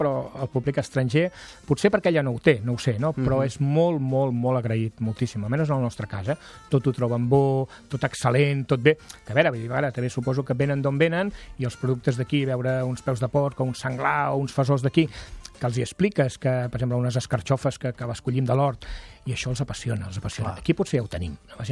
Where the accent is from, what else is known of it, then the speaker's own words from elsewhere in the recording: Santa Pau, Catalonia, Spain; És el meu poble, per mi és meravellós, i és un poble que està dintre el casc antic del poble, històric, parc natural, dintre la fageda, Santa Pau